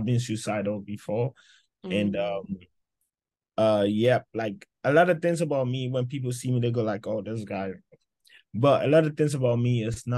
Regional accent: Ghana; Growing up in Ghana doing photography is hard.

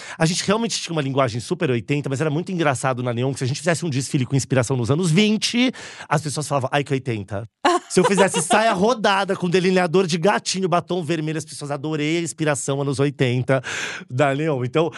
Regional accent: São Paulo, Brazil; born there; also born or lived in Limeira; Porque eu nasci em São Paulo, morei no interior quando eu era adolescente em Limeira. E voltei com 17 anos para cursar Santa Marcelina.

